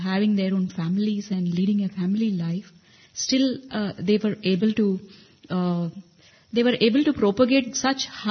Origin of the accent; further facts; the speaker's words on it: Andhra Pradesh, India; Yes, and I come from Andhra Pradesh.